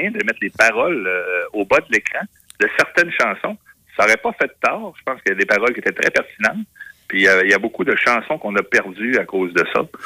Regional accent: Quebec, Canada; puis je suis un Québécois à 100%.

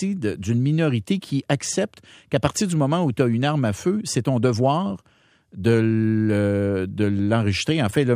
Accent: Sorel, Quebec, Canada; Les îles de Sorel, d'où je viens, Sorel-Berthier, c'est des chasseurs, c'est... des chasseurs de sauvagine.

